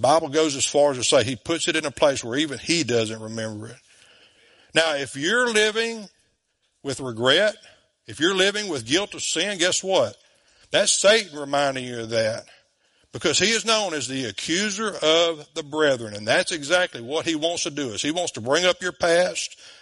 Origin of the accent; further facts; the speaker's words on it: DeQuincy, Louisiana, United States; I'm from DeQuincy. Even I can figure that one out.